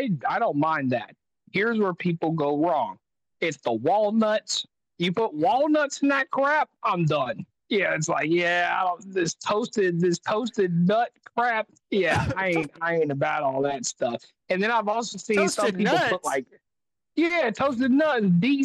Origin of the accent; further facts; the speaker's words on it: the South, United States; I grew up in the South. I know some good fattening food, especially on some Thanksgiving.